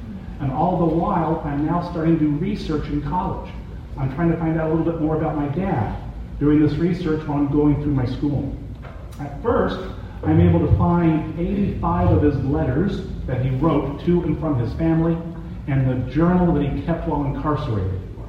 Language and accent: English; California, United States; So when I am growing up in Southern California, I'm aware that my father was shot down, imprisoned, and exchanged.